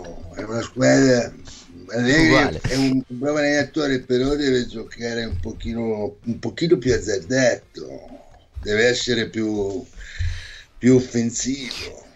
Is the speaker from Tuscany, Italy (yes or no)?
yes; Tuscany, Italy; io da toscano ho goduto, no, per dire, nel mio derby.